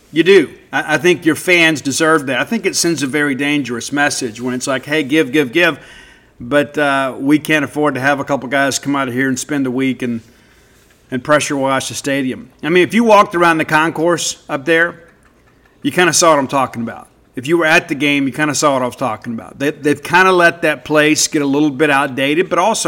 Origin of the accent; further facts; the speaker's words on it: Mississippi, United States; I'm from South Mississippi, as you guys know. We didn't know what grilled chicken was until we got north to Jackson.